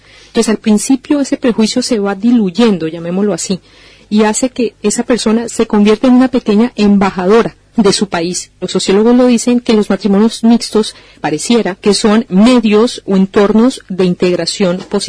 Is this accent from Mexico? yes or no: no; Colombia; now in Spain; yo soy una mujer colombiana con título homologado, manejo el español, he respetado las leyes desde aquí, soy egresada de una universidad española